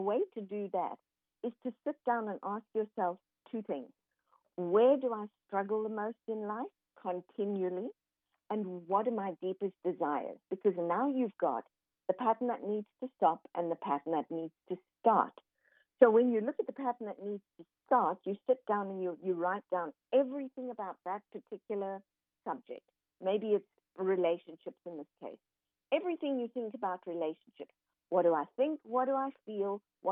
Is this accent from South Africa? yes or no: yes; South Africa; now in United States; I'm originally from South Africa, and I'm now living in Texas.